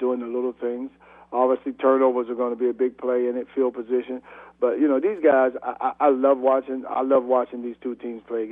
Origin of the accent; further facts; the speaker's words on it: Pittsburgh, Pennsylvania, United States; But, you know, I'm being from Pittsburgh, you know who I'm going for.